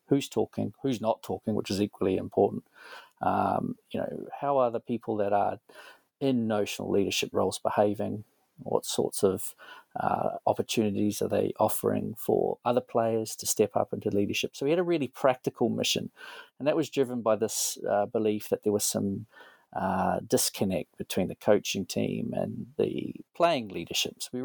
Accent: New Zealand; I'm a New Zealander

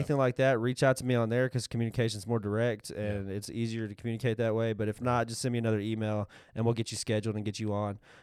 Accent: Texas, United States; We're just from Texas.

